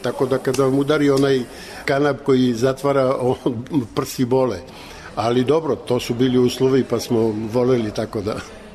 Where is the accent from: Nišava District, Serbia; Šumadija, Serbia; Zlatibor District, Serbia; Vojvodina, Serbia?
Nišava District, Serbia; Niš; born there; now in Belgrade, Serbia; Ja sam rođen u Nišu, majka udala se rano odmah posle gimnazije, otac je Kragujevčanin, ali su se oni rastali 45. godine i ja sam sa majkom prešao u Beograd, a otac je ostao u Nišu